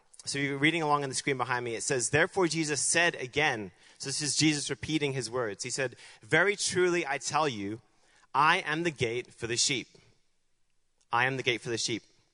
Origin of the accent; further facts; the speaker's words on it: Hong Kong; I was born and raised in Hong Kong. And it's a very hilly terrain.